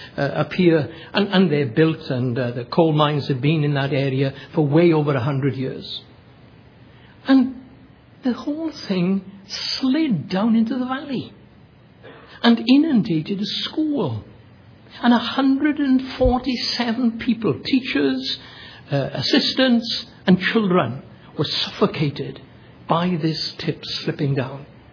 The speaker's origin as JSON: {"language": "English", "region": "Wales", "country": "United Kingdom", "said": "Wales, my home country"}